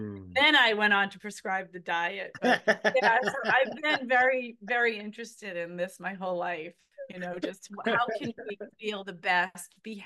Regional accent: Burlington, Massachusetts, United States; now in Boston, United States; I grew up in Burlington, Massachusetts, which is just about 12 miles north of the city. But I've been living in Boston proper for about 20 years

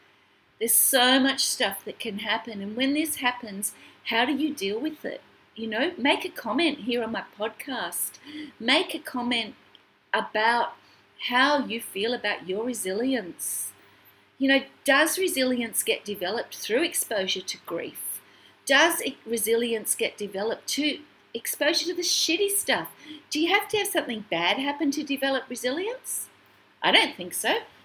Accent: Australia; I'm here from Australia coming out to you to share with you wellness and joy.

